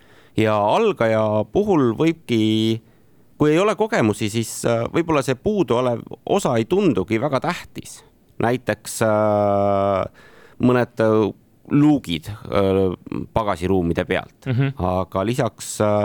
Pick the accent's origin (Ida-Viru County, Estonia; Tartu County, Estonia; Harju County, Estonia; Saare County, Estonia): Tartu County, Estonia; Tartu; kuigi mina ise olen Tartust pärit ja ei ole väga üldse merelähedal